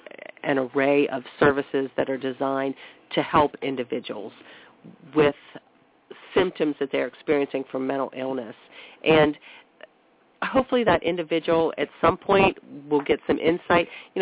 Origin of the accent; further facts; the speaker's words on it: Ohio, United States; And, you know, I'm from Columbiana County originally, which is sort of an Appalachian culture